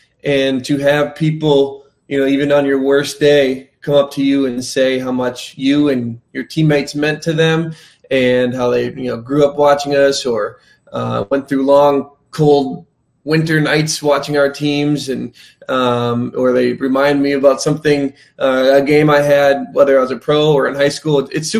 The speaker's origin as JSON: {"language": "English", "region": "Wisconsin", "country": "United States", "tie": "born or raised there", "said": "finding somebody from, you know, Wisconsin, from your home state, in a different place is really fun"}